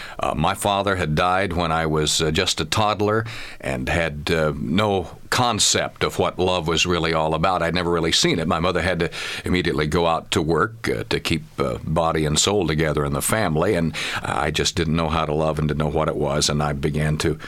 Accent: Oklahoma, United States; Well, I married a Phoenix girl. I'm originally from Oklahoma

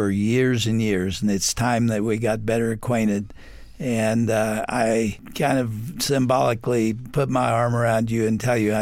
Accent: Texas, United States; And besides that, I'm a Texan.

